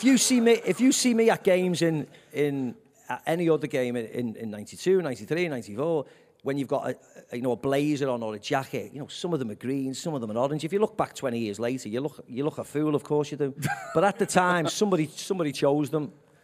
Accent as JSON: {"language": "English", "town": "Liverpool", "region": "North West England", "country": "United Kingdom", "said": "I mean, I'm from Liverpool."}